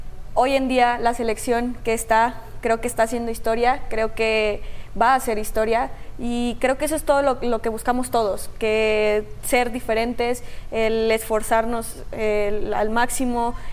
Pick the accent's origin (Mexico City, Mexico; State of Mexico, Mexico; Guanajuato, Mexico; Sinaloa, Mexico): State of Mexico, Mexico; also born or lived in Chiapas / Nuevo León; Sí, soy de Chiapas, no viví tanto tiempo ahí por cuestiones de trabajo de mi papá, viví más en el Estado de México. Uh-huh. Y luego me mudé a Nuevo León yo sola, ¿no?